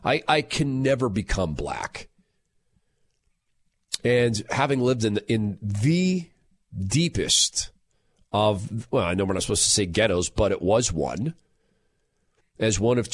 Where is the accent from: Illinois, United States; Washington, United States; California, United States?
Washington, United States; Spokane; I'd never lived in a different culture. I grew up in Spokane. I knew two black people growing up.